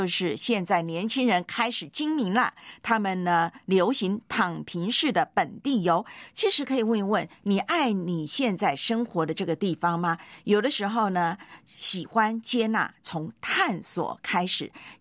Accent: Taiwan; now in Hong Kong; 我活到这把年龄能够呢从我的老家台湾到香港还活得好好的

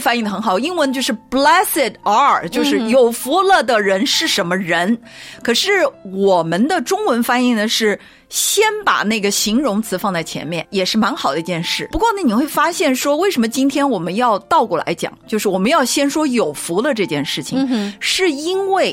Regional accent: China; 对我们中国人来说，我们特别喜欢福这个字嘛

